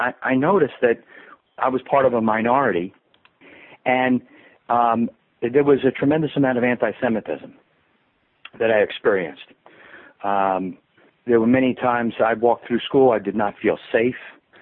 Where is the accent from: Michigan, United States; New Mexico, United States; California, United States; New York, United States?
New York, United States; Long Island; born there; Well, I was born in Long Island, New York, and I was born to Jewish parents, and really had a very much of a Jewish upbringing. I grew up in a very Jewish neighborhood.